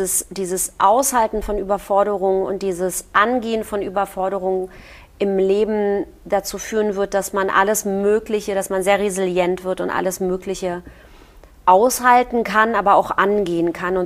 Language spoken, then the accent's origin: German; East Germany, Germany; Ich komme aber auch aus dem Osten.